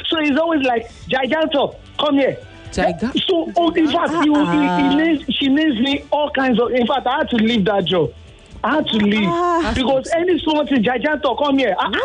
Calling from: Ikorodu, Lagos, Nigeria; from Ikorodu.

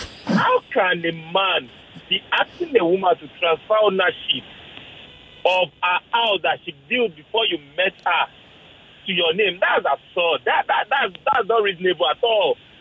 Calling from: Yaba, Lagos, Nigeria; I'm coming from Yaba.

